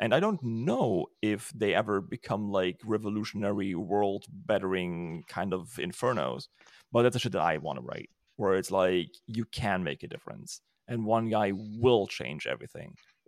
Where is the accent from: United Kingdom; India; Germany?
Germany; accent: German; It's my German accent.